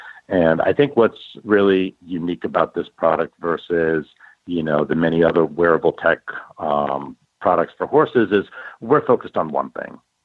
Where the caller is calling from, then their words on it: Austin, Texas, United States; Yeah, well, I'm actually very glad to say I'm back in Austin, Texas. I've been on a 11-day road show, if you would, so very happy to be home.